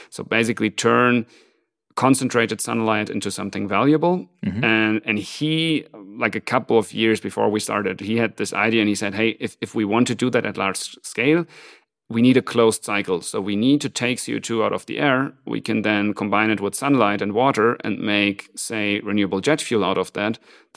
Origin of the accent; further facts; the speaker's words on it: Hamburg, Germany; moved away as an adult; now in Zurich, Switzerland; I actually came to Zurich back in 2003. Personally, I'm originally from Hamburg in Germany, but now almost 19 years ago, moved to Zurich.